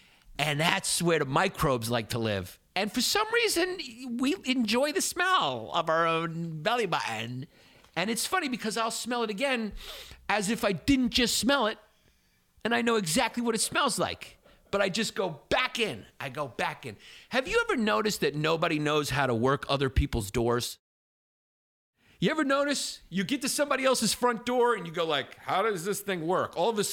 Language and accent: English; New York, United States; I'm going, I'm American. It's typical like American, especially New Yorker arrogance